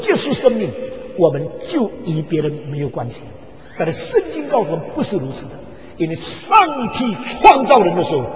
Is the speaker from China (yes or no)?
yes; China